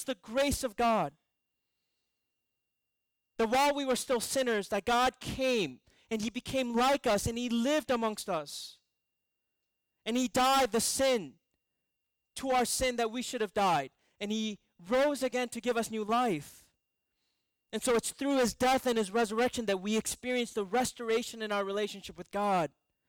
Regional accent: Minnesota, United States; By the way, disclaimer, I grew up in Minnesota, so you know who I was rooting for, right? I got to be loyal to my Midwest region.

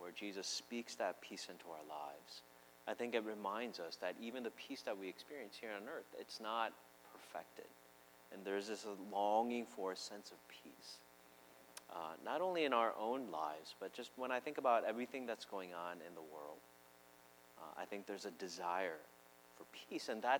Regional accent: Midwest, United States; the flip side of growing up in the Midwest, you know that sooner or later, that white, beautiful snow is going to turn into

